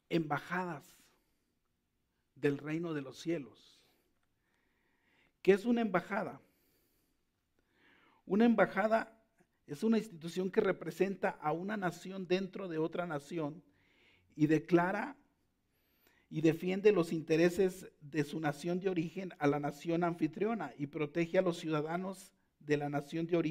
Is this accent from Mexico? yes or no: yes; Mexico; born there; yo soy ciudadano porque nací en México.